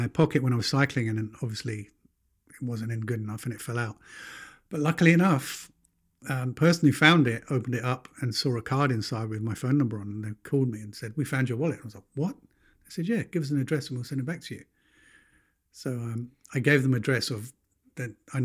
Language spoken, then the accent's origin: English; United Kingdom; I'm a Brit.